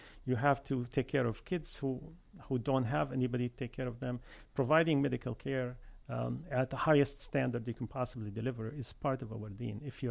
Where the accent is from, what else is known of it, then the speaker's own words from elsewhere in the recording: Damascus, Damascus Governorate, Syria; English is a second language; while I was growing up in Damascus